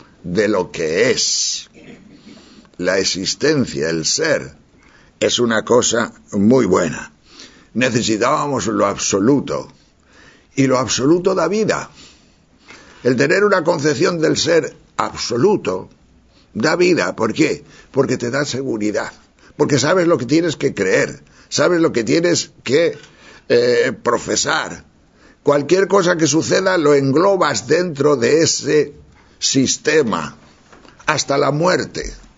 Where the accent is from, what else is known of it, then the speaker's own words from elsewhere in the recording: Tejerina, Castile and León, Spain; Yo recuerdo mis años de niño en mi pueblo de Tejerina